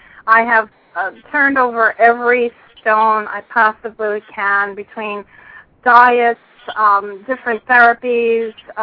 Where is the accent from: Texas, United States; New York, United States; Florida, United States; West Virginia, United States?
Florida, United States; Ponce Inlet; I'm right outside Daytona. I'm from Ponceland Inlet